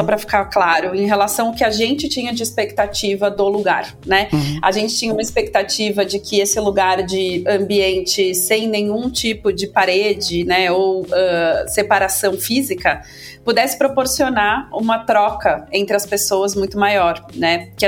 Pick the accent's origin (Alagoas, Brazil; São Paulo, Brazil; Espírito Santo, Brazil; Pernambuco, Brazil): São Paulo, Brazil; born there; eu nasci em São Paulo, eu atualmente moro entre São Paulo e Rio de Janeiro